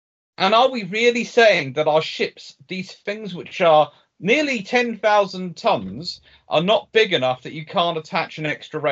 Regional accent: United Kingdom; before anyone says that's a British idea, me just being British

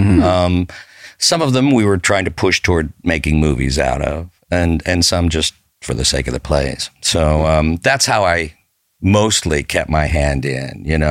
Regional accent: Denver, Colorado, United States; I was from Denver

